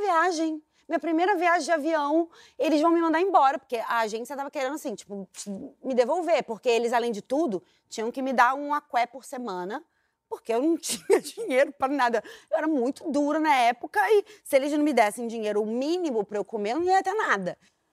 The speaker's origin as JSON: {"language": "Portuguese", "town": "São Gonçalo", "region": "Rio de Janeiro", "country": "Brazil", "tie": "born or raised there", "said": "eu sou de São Gonçalo, nasci, cresci em São Gonçalo."}